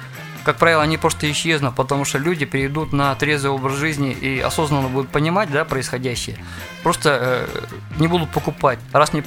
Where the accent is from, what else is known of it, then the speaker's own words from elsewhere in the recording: Sverdlovsk Oblast, Russia; раз я из Свердловской области